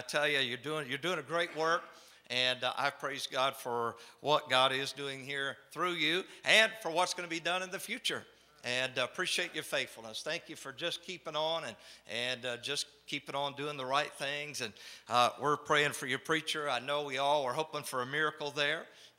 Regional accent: North Carolina, United States; And so I set it up in my hometown in North Carolina to have ketamine infusion.

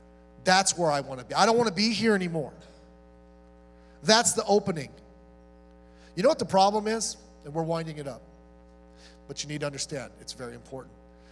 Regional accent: Long Beach, California, United States; I grew up in North Long Beach, 61st and Cherry. Lived in an apartment complex

